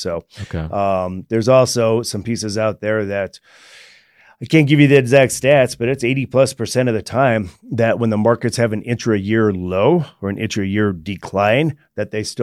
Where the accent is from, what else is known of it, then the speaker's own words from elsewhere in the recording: Greeley, Colorado, United States; I was raised in Greeley, so we used to cruise 10th Street, and then when we got bored with that, we'd go to Fort Collins